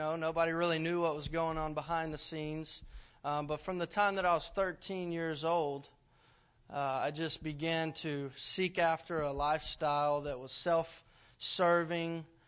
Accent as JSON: {"language": "English", "town": "Dallas", "region": "Texas", "country": "United States", "said": "like I said, I'm originally from Dallas, Texas."}